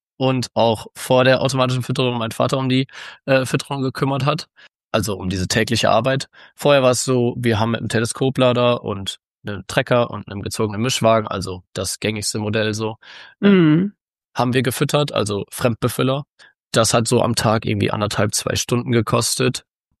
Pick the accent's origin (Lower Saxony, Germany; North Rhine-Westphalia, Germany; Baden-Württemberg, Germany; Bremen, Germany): North Rhine-Westphalia, Germany; ich komme aus dem Münsterland, aus dem Kreis Borken. Ja, bin auf dem elterlichen Betrieb aufgewachsen